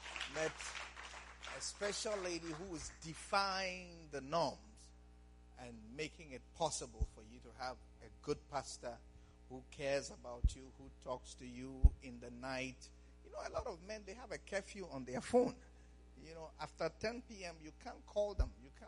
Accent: Ghana; Even when I told him I'm from Ghana, he said, oh, Ghana, Accra.

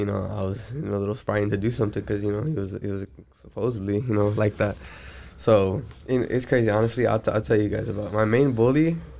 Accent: Downey, California, United States; I was raised in Downey.

